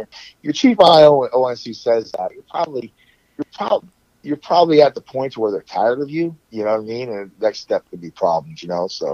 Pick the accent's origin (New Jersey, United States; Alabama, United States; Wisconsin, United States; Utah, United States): New Jersey, United States; I'm from New Jersey, blue-collar family, work hard, right?